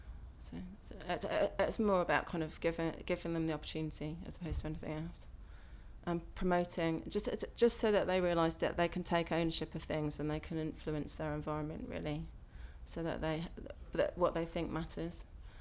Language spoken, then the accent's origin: English; West Midlands, United Kingdom; I'm from Warwickshire, and I'm 41.